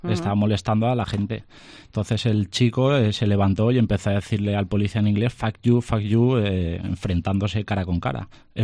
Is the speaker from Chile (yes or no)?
no; Spain; yo soy policía español.